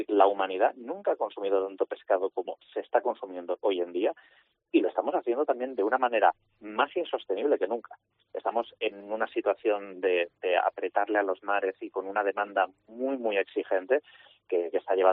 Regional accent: Spain; en el contexto como el español, que somos muy de carne, pescado, en el menú

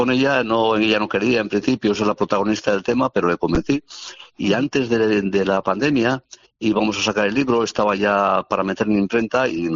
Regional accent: Eibar, Basque Country, Spain; que soy yo, que soy de Ibar.

